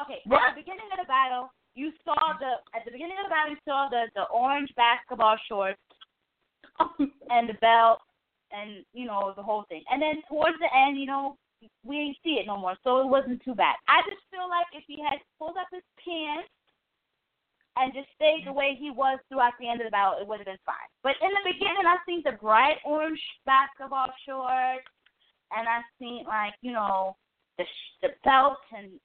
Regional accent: Brooklyn, New York, United States; I'm from Brooklyn. I've seen worse.

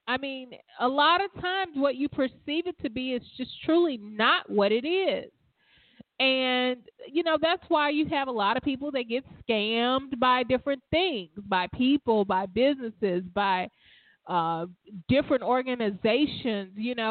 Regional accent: Alabama, United States; I'm from the South. So what we would say, you're putting your cart before your horse. So from Alabama, guys.

